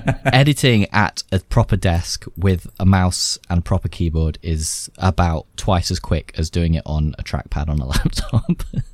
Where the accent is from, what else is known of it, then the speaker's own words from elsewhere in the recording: United Kingdom; As a Brit, typically that's not been the easiest to schedule for certain parts of the world.